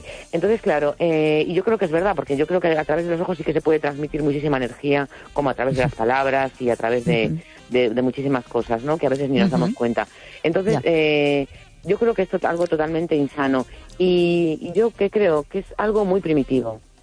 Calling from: A Coruña, Galicia, Spain; de La Coruña.

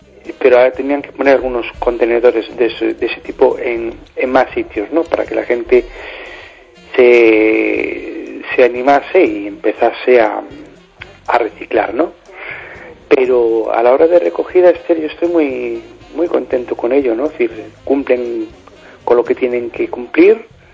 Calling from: Amoeiro, Galicia, Spain; del Reguengo, un pueblo de Amoeiro.

